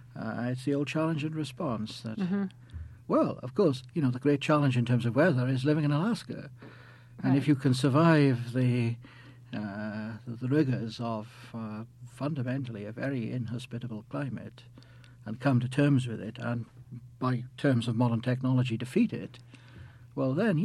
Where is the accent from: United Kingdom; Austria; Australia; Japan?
United Kingdom; Wales; also born or lived in United States; now in Belfast, United Kingdom; I'm Welsh. I was born in Wales, brought up in Wales, went, did my undergraduate work in Wales.